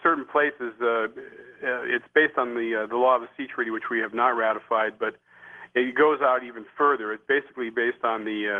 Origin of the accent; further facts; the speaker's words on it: Minnesota, United States; born there; I have cousins who live in Duluth, and a matter of fact, I was born in Minnesota.